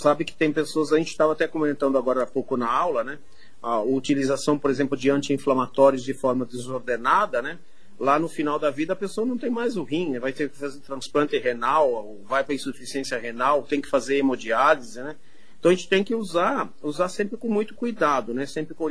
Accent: Santa Catarina, Brazil; E a gente que é do sul, né? Eu sou de Santa Catarina

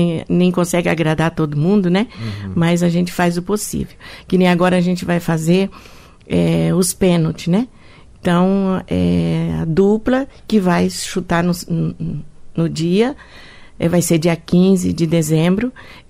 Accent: Ubiratã, Paraná, Brazil; now in Cascavel, Brazil; Eu vim de Ubiratã.

